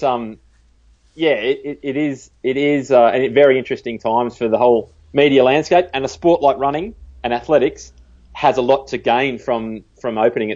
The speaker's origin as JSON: {"language": "English", "country": "Australia", "said": "You're at home as an Aussie supporter."}